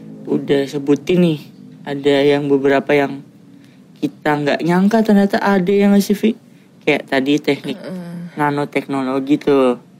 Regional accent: Pekalongan, Central Java, Indonesia; Iya, gue orang Pekalongan.

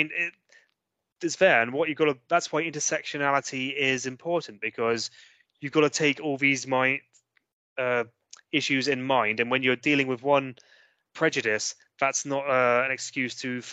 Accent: South West England, United Kingdom; as I've mentioned, and you probably tell from my accent, well, you might be able to, I don't know. I come from rural Gloucestershire, a little village in Gloucestershire.

